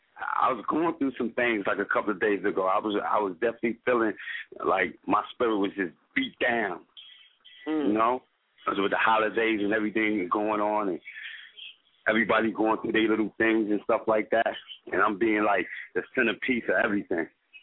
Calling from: Bronx, New York, United States; I'm calling from the Bronx, New York.

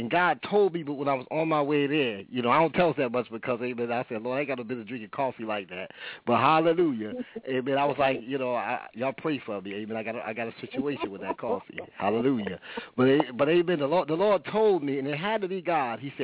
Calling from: California, United States; Kind of early. We're calling from Cali, but hallelujah anyhow.

